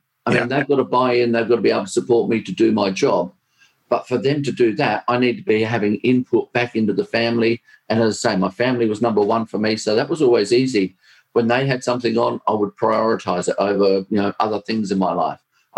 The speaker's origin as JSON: {"language": "English", "town": "Salisbury", "region": "South Australia", "country": "Australia", "tie": "born or raised there", "said": "So we moved to Salisbury North, which turned out to be a rougher place, but that doesn't matter. I grew up in Salisbury area, and it really was good upcoming."}